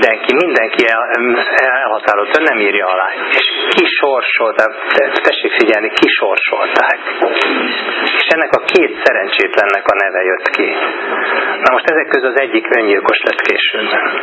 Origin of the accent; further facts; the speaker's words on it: Hungary; Az, hogy mi itt élünk, magyarok vagyunk